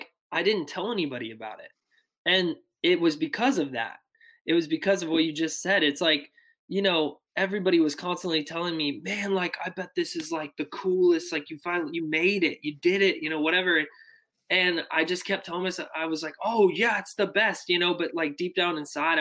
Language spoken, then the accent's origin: English; California, United States; now in Nashville, United States; I was this kid from California that felt like the Lord, like, called me to Nashville.